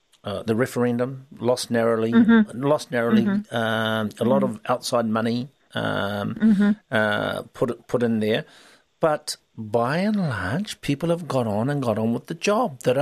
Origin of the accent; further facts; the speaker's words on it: Kawerau, Bay of Plenty, New Zealand; Te Waimana, Ruatuki, Whakatohia, born and bred in Kawerau, but no whakapapa connection there.